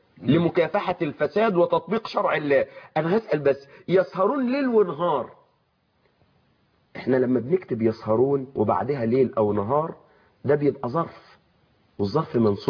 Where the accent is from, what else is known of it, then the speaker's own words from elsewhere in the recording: Suez, Suez Governorate, Egypt; عندنا في السويس